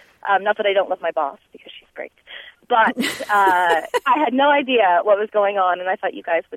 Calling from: Dallas, Texas, United States; Dallas, Texas.

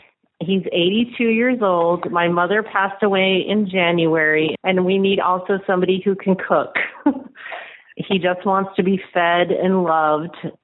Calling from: Austin, Texas, United States; Hey, Dan. I'm calling from Austin, Texas with my sister.

